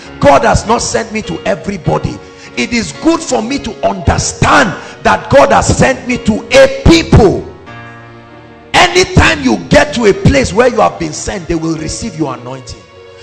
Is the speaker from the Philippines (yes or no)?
no; Plateau, Nigeria; I come from Plateau State